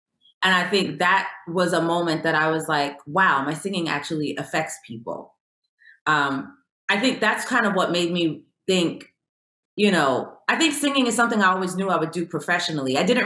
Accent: Jamaica; And then my my grandfather had a country gospel group, which is interesting because we're Jamaican.

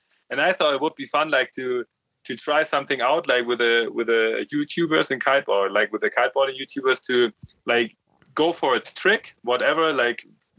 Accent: South Germany, Germany; born there; English is a second language; Yeah, I'm born, like, in South Germany, like next to the Swiss border. And then I moved to North Germany to study.

